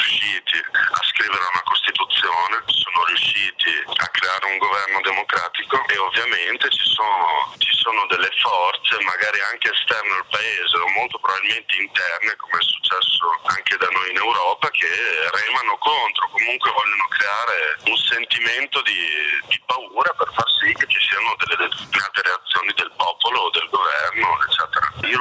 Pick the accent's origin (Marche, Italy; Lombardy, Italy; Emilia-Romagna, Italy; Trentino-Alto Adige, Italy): Emilia-Romagna, Italy; Carpi; mi sono trasferito in Emilia con mia madre per raggiungere mio padre che già lavorava qui. Sono cresciuto a Carpi, in provincia di Modena, per poi andare a studiare a Bologna e prima ancora a Modena.